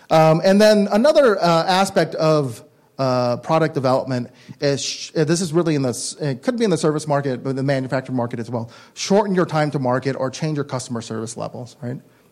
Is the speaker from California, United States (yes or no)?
yes; California, United States; I'm from California, they all do a missions project, and they create a model of a mission.